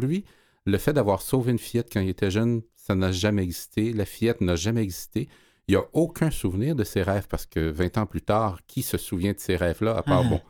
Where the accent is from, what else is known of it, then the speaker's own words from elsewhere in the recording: Montreal, Quebec, Canada; born there; je suis né à Montréal